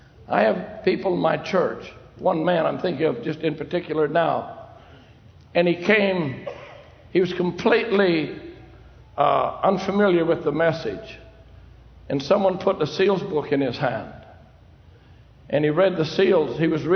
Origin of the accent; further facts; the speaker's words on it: Canada; I'm Canadian. Forgive me anyway.